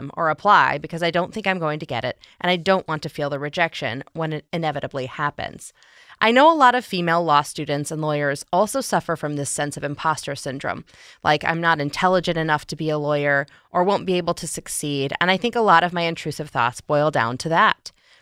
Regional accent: Ohio, United States; I grew up in Ohio and the majority of my family still lives here, but I have a constant worry in the back of my mind that I'm going to get stuck here.

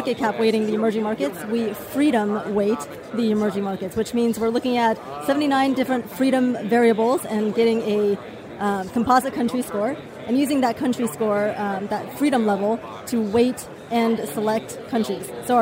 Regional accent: China; also born or lived in United States; So I grew up in China, and I grew up, you know, half in China, half in the U.S.

